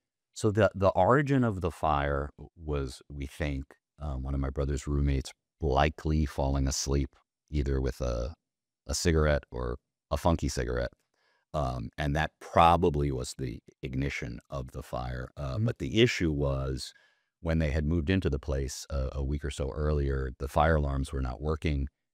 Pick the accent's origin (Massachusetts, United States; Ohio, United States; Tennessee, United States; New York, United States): New York, United States; Oceanside; a town called Island Park, New York, which was right near where we grew up in Oceanside.